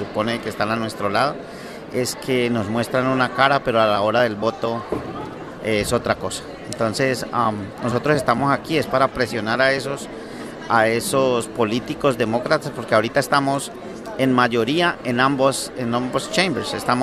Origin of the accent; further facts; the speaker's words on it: Colombia; Yo soy de Colombia.